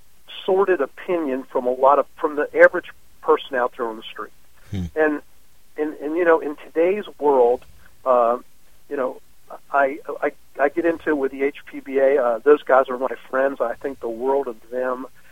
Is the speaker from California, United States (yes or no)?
no; Cincinnati, Ohio, United States; I'm from Cincinnati, Ohio, and I'm on the Ohio Racing Commission, and Ohio has a very, very deep roots into the standardbred industry.